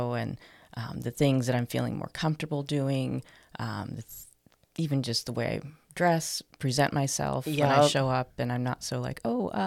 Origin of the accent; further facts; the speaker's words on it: The Dalles, Oregon, United States; I grew up in the Dalles, Oregon. Sometimes I joke, have you ever played the Oregon Trail game? And it's on there.